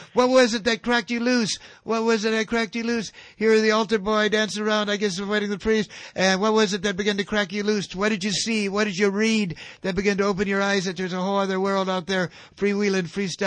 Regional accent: Minneapolis, Minnesota, United States; autobiography about how I'm from Minneapolis, Minnesota, and I went back there in 1961 after doing a lot of riding freight trains, traveling around

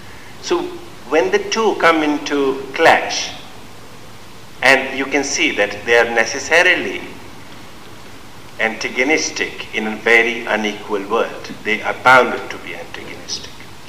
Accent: Pakistan; now in United States; I'm from Pakistan.

